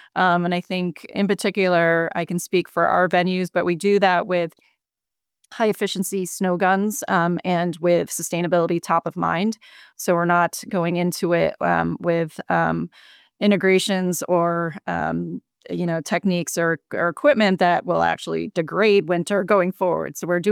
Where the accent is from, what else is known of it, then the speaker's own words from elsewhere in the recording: Watertown, New York, United States; So honestly, I grew up in Watertown, New York, and no one really thinks about skiing there, but there is Dry Hill, and it is the smallest little hill